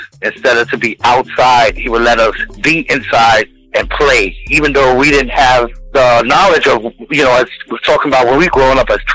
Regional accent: New York City, New York, United States; As we talked before, yeah, I'm from New York City

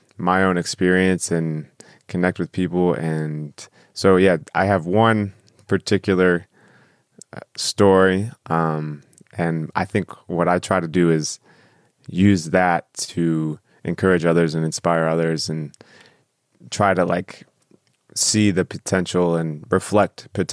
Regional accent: Harrisonburg, Virginia, United States; born there; And yeah, I was born in Harrisonburg, Virginia, and I was able to have two older brothers and a younger sister when I grew up

